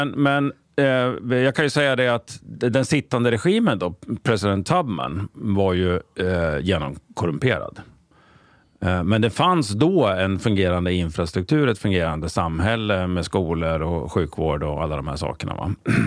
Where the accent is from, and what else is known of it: Östersund, Jämtland County, Sweden; born or raised there; also born or lived in Liberia